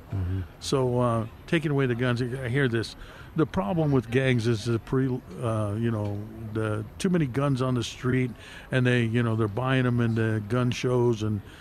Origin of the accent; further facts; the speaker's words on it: Compton, California, United States; Like, I grew up in Compton.